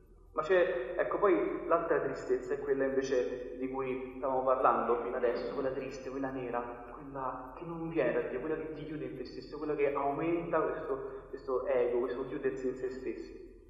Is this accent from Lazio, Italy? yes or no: yes; Rome, Lazio, Italy; io sono di Roma